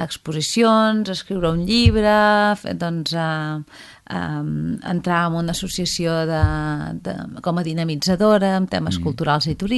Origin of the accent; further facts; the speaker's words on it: Palafrugell, Catalonia, Spain; now in Begur, Spain; Soc filla de Palafrugell, que passa que ara estic visquent a Begur